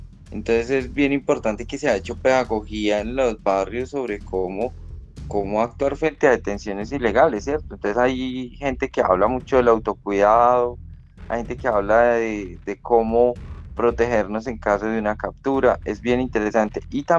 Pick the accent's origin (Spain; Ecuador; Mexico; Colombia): Colombia; hay garantías para absolutamente todo lo como colombianos tenemos